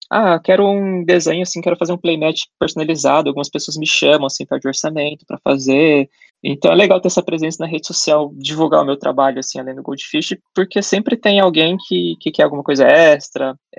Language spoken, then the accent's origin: Portuguese; São Paulo, Brazil; moved away as an adult; now in Rio de Janeiro, Brazil; Então, eu sou do Rio de Janeiro, eu moro no Rio de Janeiro atualmente, só que eu sou de São Paulo.